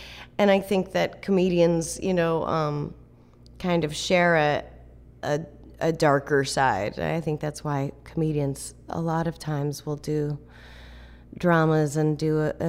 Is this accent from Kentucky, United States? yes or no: no; New Hampshire, United States; Our Town, which I'm from New Hampshire. It takes place in New Hampshire.